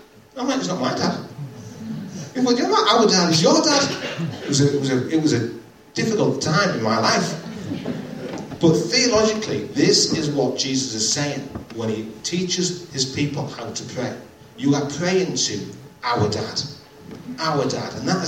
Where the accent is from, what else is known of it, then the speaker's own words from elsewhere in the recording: Hartlepool, North East England, United Kingdom; So I'm from Hartlepool. Did you know that?